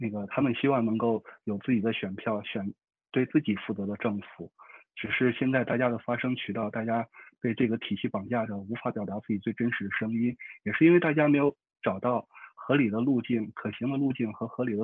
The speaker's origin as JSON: {"language": "Chinese", "country": "China"}